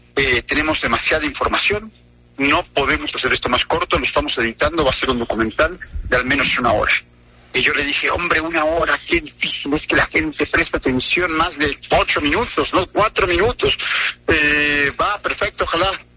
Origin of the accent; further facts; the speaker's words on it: Mexico City, Mexico; Yo soy de la Ciudad de México.